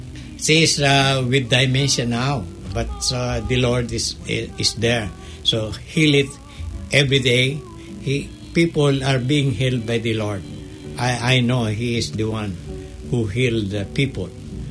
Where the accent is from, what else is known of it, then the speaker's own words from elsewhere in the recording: Philippines; because I came from the Philippines.